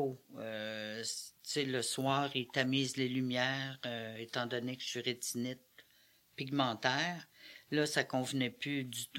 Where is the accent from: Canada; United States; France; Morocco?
Canada; Sherrington, Quebec; also born or lived in Saint-Jean-sur-Richelieu; Je suis née en 1952 à Saint-Jean-sur-Richelieu. Et mes parents, quand j'avais 2 ans, sont déménagés à Sherrington, là où les familles de mes parents habitaient.